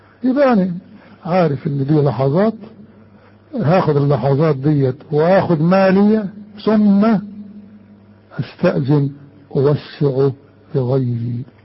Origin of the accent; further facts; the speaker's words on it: Upper Egypt, Egypt; وبرضه ما زالوا عندنا في الصعيد الجواني حكايه نظام الساحات